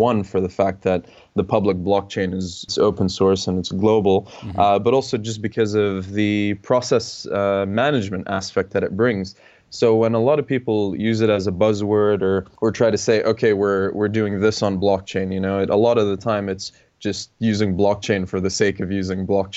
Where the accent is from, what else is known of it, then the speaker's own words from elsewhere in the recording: Canada; also born or lived in Montreal / Toronto; So I grew up in Canada, but I've lived all over the world, the Middle East, a few other places. But I lived for several years in Toronto.